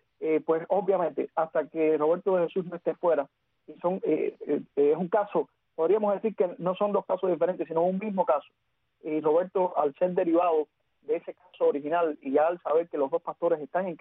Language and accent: Spanish; Cuba; nosotros mismos que estamos afuera, que tenemos muchas limitaciones como cubanos que somos